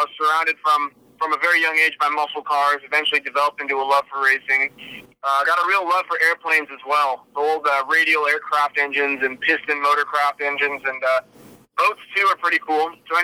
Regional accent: Newbury Park, California, United States; So I hail from Newbury Park, California, actually not too far from where I think where Pat Long is from.

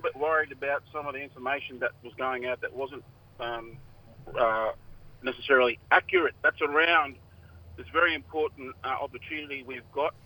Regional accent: Erub, Queensland, Australia; I'm from Erub. I'm from the Mayram tribe of Erub in the northeast of the Torres Strait. Mm. And I live and work mostly from the Gimoy here

